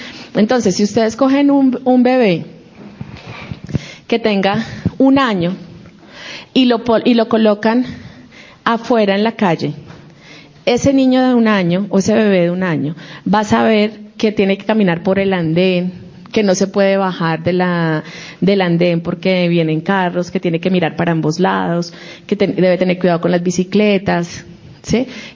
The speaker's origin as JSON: {"language": "Spanish", "country": "Colombia", "tie": "born there", "first_language": "es", "said": "Porque si Él permitió que naciéramos aquí en Colombia, ¿sí? Es porque la intención era que nuestra lengua materna fuera el español"}